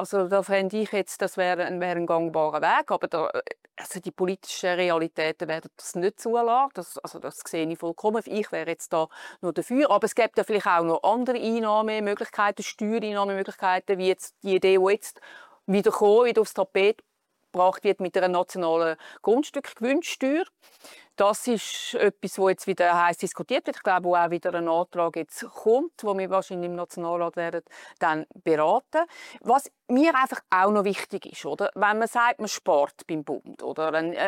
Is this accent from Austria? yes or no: no; Zurich, Switzerland; wir als Zürcher